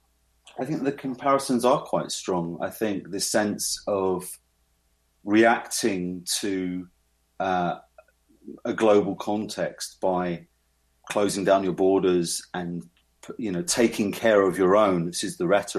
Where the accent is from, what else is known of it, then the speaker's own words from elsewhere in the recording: East of England, United Kingdom; which is on the outskirts of London in the home counties in a county called Essex, which is more of a rural setting. Although where I grew up was in the suburbs.